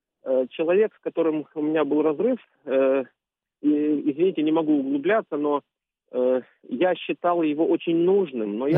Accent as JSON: {"language": "Russian", "region": "Kyiv", "country": "Ukraine", "moved": "yes", "lives_now": "Estonia", "said": "сам киевлянин, но живу в Эстонии."}